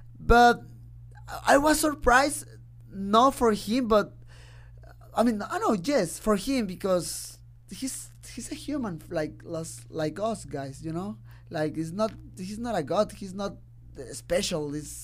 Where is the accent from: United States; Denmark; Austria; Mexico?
Mexico; English is a second language; He's strong, but I'm a kid from Mexico, and I have heart, definitely.